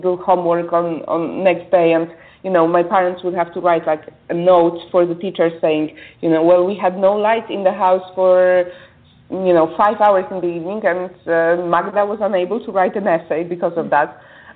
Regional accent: Poland; English is a second language; moved away as an adult; Now, myself, you know, I was born and raised in Poland. I only left when I was 21.

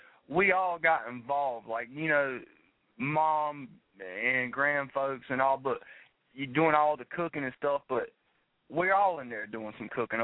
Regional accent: United States; I'm Greek as well as I am American, so coming from a Greek side of things, there's always, even as a young kid, we always toast with wine, red wine, every Thanksgiving.

